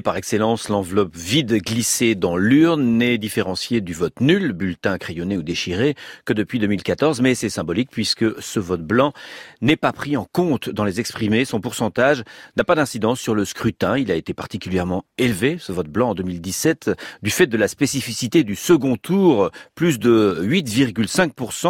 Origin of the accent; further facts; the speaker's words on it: France; chez nous en France.